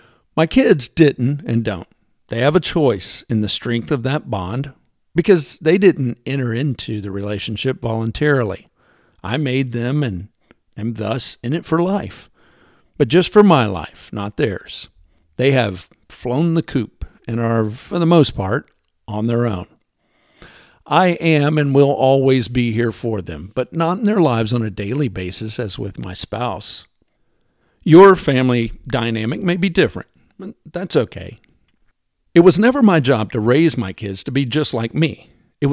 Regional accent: Texas, United States; Next, I'll talk about my favorite subject, being a Texan.

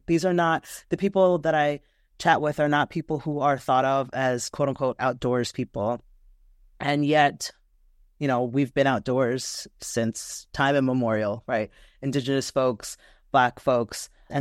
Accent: New York, United States; now in Seattle, United States; as a New Yorker who thought that New York was the center of the world, come to find out that there's so many cool things in Seattle.

